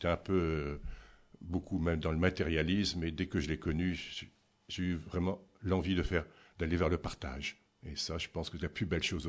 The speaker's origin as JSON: {"language": "French", "region": "Brittany", "country": "France", "said": "Moi qui viens du continent, moi je suis breton d'origine"}